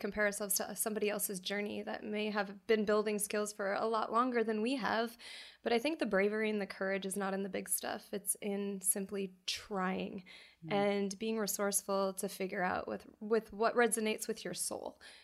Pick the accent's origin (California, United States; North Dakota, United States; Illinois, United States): North Dakota, United States; It feels like home. I'm from North Dakota in a small family farm, so everybody is extremely welcoming, and it just feels right.